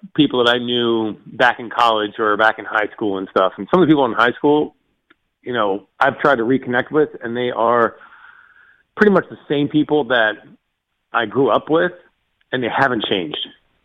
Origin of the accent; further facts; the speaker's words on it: Florida, United States; It's like, I grew up on the East Coast of Florida and, you know, there's still people over there that I know, but I haven't talked to them in probably 5 or 10 years.